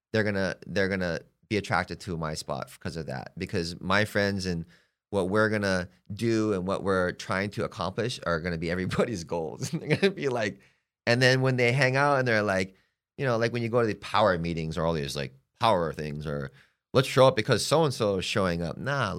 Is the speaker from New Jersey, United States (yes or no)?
no; Hawaii, United States; now in Palm Springs, United States; Hey, I'm from Hawaii, okay? I'm living here for X amount of time. I'm getting to know Palm Springs, and it's a gay community.